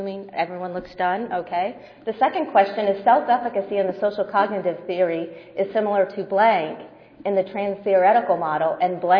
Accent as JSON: {"language": "English", "region": "Ohio", "country": "United States", "said": "My husband came with me for the first part of the trip, and he had an early morning flight, and we're from Ohio"}